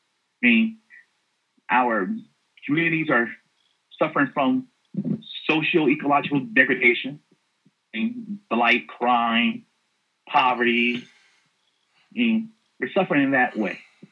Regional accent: East Orange, New Jersey, United States; I mean, I grew up in East Orange, which is a suburb of Newark.

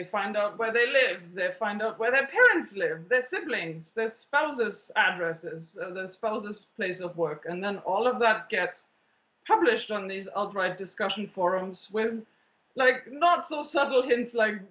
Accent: Germany; accent: German; English is a second language; So, yeah, you might notice my German accent.

